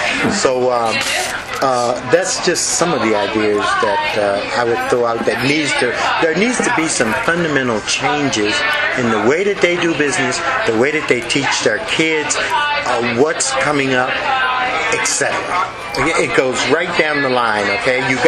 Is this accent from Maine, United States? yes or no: yes; Maine, United States; Somehow or another we hooked up because I'm from Maine. The owner of the business found that I was from Maine, so he tended to put some trust in me.